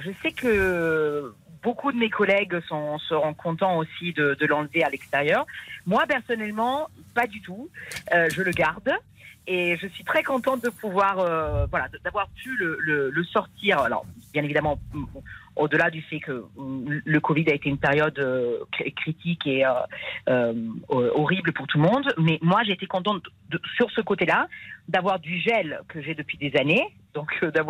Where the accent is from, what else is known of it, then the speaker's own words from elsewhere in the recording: Italy; French is a second language; moi je suis italienne, je sais que nous les Italiens on a tendance